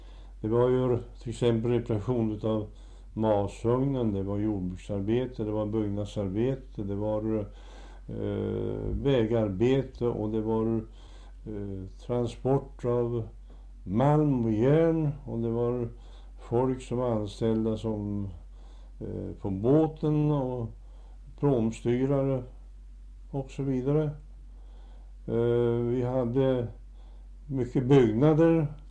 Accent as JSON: {"language": "Swedish", "town": "Hällefors", "region": "Örebro County", "country": "Sweden", "tie": "born or raised there", "said": "Själv växte jag upp på Hällefors och arbetade där i smedjan som liten pojke"}